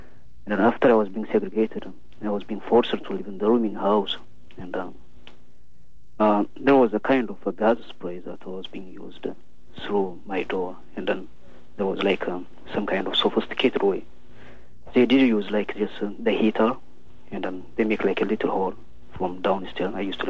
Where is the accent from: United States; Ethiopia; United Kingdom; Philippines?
Ethiopia; Actually, I'm from Ethiopia.